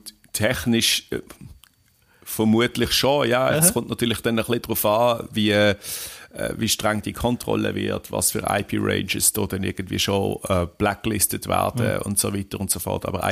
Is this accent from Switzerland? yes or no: yes; Switzerland; als Schweizer